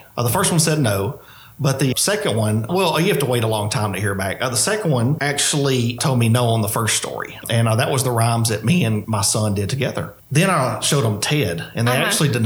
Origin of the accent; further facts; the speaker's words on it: Crockett, United States; Yes, I am. I'm 43 years old. I'm from Crockett. I went out of state for school a little bit, but came back here because I have a big family here.